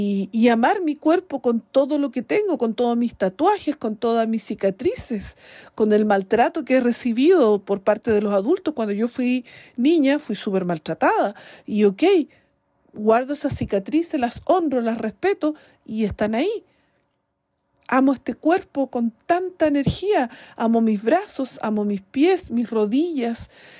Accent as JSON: {"language": "Spanish", "country": "Chile", "said": "Bueno, soy chilena, es parte de la vida."}